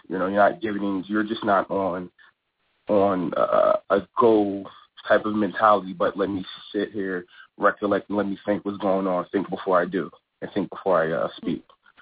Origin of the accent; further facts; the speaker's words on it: Philadelphia, Pennsylvania, United States; Yeah, I'm from Philadelphia originally, West O'Glean area.